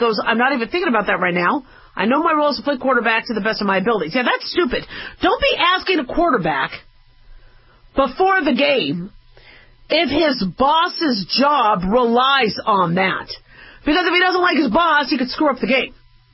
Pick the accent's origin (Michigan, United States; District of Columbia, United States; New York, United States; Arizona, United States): Arizona, United States; I grew up in Arizona. I love the Cardinals. When they came to Arizona, I was proud of them.